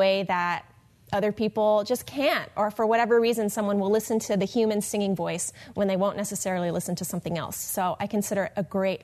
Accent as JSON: {"language": "English", "town": "Falls Church", "region": "Virginia", "country": "United States", "tie": "born or raised there", "also_born_or_lived": "New York", "moved": "as an adult", "said": "The short version is, I grew up in Falls Church, Virginia, and I grew up singing in church as a young child, and eventually I grew up and moved to New York."}